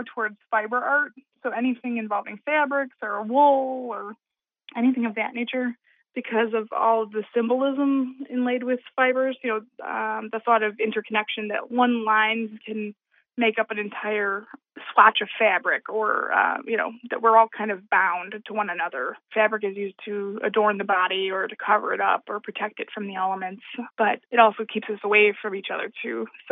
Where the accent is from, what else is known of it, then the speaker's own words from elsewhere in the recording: Channahon, Illinois, United States; I grew up in Shanahan, Illinois, which is right around Joliet, about 45 minutes south of Chicago.